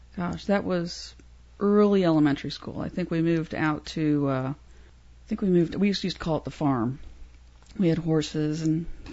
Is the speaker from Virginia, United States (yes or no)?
yes; Virginia, United States; also born or lived in New York; Virginia. Well, originally, I was born in New York. But I consider Virginia because that's where I grew up, first grade on.